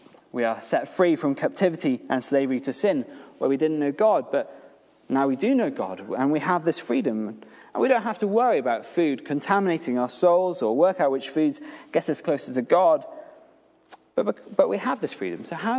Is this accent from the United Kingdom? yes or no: yes; United Kingdom; do here in Britain, we have the sense that we are independent, and it's so entwined in our sense of being British.